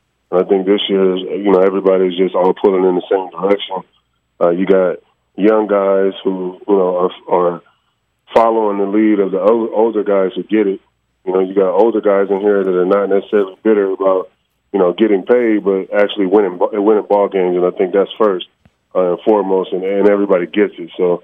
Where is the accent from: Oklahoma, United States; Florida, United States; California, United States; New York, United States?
California, United States; Long Beach; I mean, obviously, I grew up on the West Coast. I'm from Long Beach.